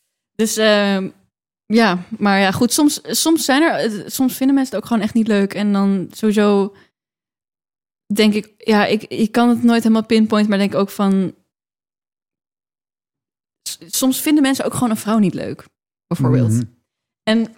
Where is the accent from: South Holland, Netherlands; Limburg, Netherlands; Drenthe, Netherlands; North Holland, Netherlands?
North Holland, Netherlands; Aerdenhout; En toen zei ik iets over dat ik uit Aardehout ben opgegroeid en zo.